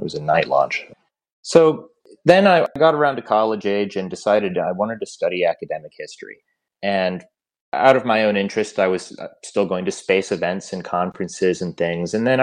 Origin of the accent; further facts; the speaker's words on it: Florida, United States; I'm from Central Florida, and I grew up just an hour or two from Kennedy Space Center and Cape Canaveral